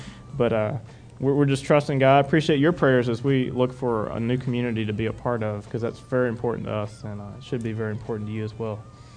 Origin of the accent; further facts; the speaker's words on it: Lynchburg, Virginia, United States; I grew up in the Lynchburg area and actually lived in the exact same house just about my whole life.